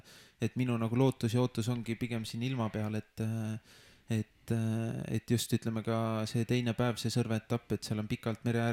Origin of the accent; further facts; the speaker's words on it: Tartu, Tartu County, Estonia; ja Tartus käisin ülikoolis, et ikkagi enamus elu ikkagi elanud Tartu maal või Tartus, et seal kandist olen ka pärit.